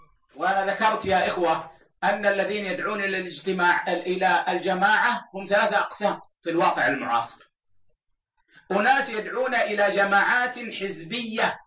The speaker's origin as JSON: {"language": "Arabic", "country": "Saudi Arabia", "said": "وهكذا عندنا في بلدنا السعودية"}